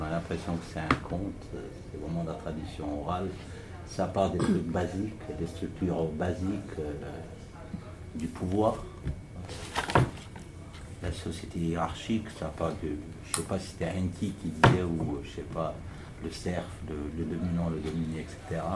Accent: Italy; French is a second language; moi, je dis en tant qu'Italien, parce qu'en Italie

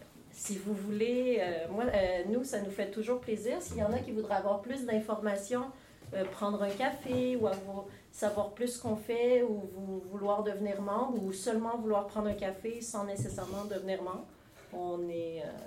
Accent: Montreal, Quebec, Canada; Comme moi, justement, je viens de Montréal.

